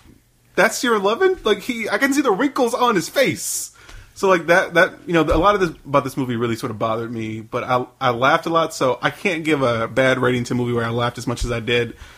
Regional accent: Louisiana, United States; I'm from Louisiana. Black people in Louisiana don't eat collard greens.

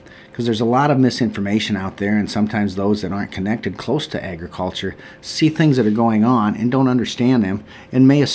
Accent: Iowa, United States; I'm a farmer from Delaware County. Grew up in Delaware County my entire life and started farming in 1979, right out of high school

